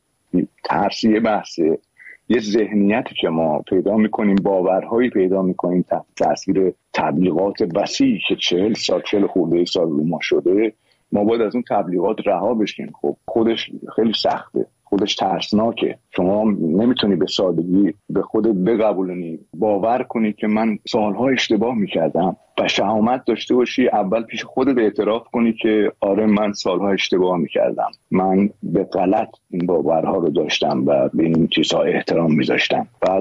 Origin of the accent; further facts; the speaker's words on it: Iran; به زندگی خودم به عنوان یه ایرانی